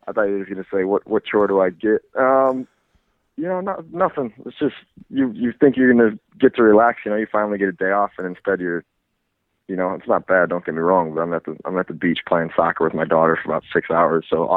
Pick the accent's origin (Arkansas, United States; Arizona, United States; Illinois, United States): Illinois, United States; Chicago; You know, I was from Chicago. You know, unfortunately, growing up, I didn't watch as much soccer as I, you know, probably should have.